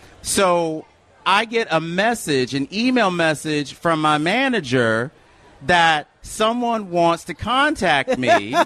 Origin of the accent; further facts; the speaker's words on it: Michigan, United States; So growing up in Michigan, we had a Michigan State Fair forever